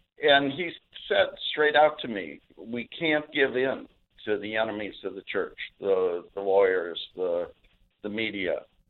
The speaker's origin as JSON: {"language": "English", "town": "Minneapolis", "region": "Minnesota", "country": "United States", "said": "And because I'm from Minneapolis, St. Paul, I said"}